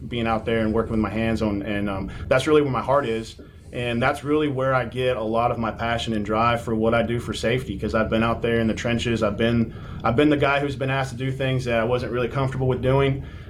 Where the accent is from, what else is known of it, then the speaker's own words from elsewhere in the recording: Oklahoma, United States; Yeah, so I'm from originally from Oklahoma. I've kind of made my way around the country